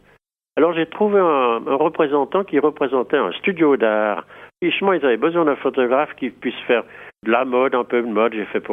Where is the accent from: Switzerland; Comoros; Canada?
Switzerland; Je lui dis, moi je viens de Suisse.